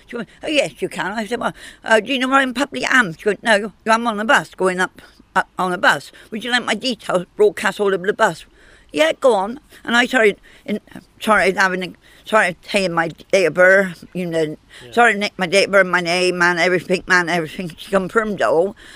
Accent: Bedminster, South West England, United Kingdom; I'm 55 and I'm from Bedminster.

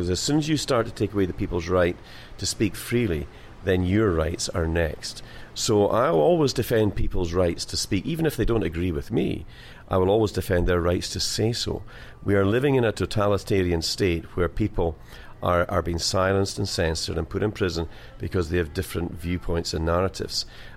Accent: Scotland, United Kingdom; And I'm a Scottish Highlander, but, I am British as well.

